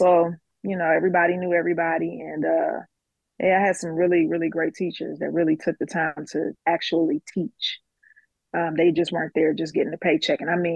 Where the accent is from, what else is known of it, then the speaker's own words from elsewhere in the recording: Dayton, Ohio, United States; I'm from Dayton, Ohio originally. That's where I was born and reared in my teenage years, and then I immediately flew the coop after that. But I'm a Midwest girl, grew up in the inner city.